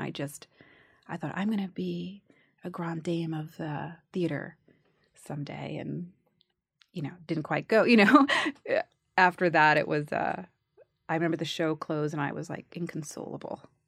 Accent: New York, United States; I grew up in the Bronx, but I have no, very innocent.

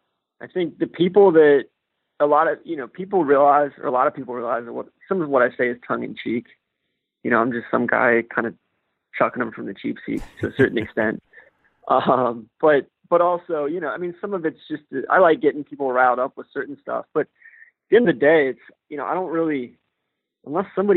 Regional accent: Atlanta, Georgia, United States; And meanwhile, I'm from Atlanta and the azaleas are blooming and the dogwoods are blooming

